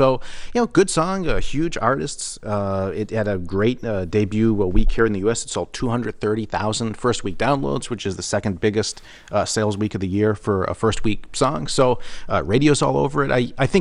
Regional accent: Massachusetts, United States; And I'm from Massachusetts, so right off the bat, I was like, oh, that's great.

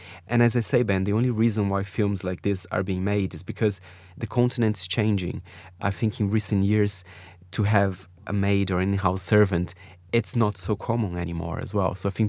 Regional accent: Brazil; English is a second language; if you are born in South America like I am from Brazil

